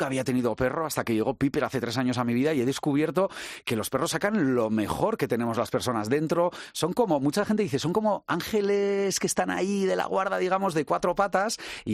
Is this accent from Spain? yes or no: yes; San Sebastián, Basque Country, Spain; nosotros somos de San Sebastián